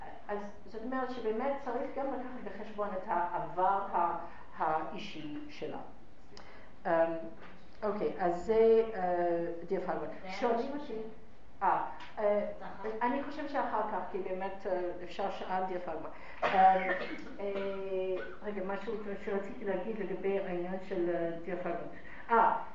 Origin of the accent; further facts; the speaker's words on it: United States; now in Israel; אני אמריקאית וזו שיטה מאוד פופולרית באמריקה